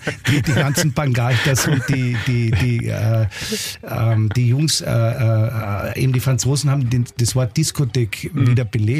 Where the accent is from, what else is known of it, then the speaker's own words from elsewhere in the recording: Carinthia, Austria; wir sind in Kärnten aufgewachsen in den 80er Jahren